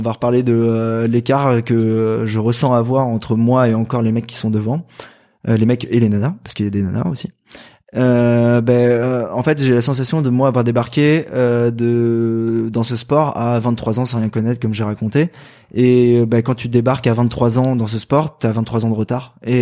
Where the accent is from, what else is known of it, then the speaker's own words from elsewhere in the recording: Île-de-France, France; moi je viens du Val-de-Marne dans le 94 en région parisienne.